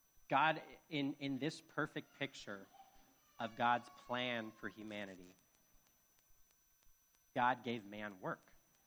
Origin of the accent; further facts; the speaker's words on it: Chicago, Illinois, United States; Like, as a Chicagoan, this garden sounds incredible.